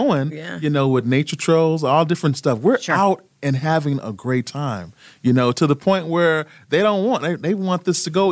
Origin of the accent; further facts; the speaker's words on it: Texas, United States; And from Texas, I grew up on Southern-style cuisine gumbo, and I love making my famous sweet potato pie.